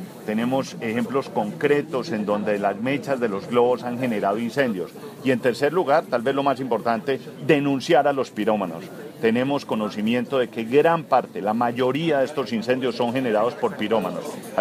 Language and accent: Spanish; Colombia; Aquí lo único que vale es el nivel de responsabilidad individual nuestro como colombianos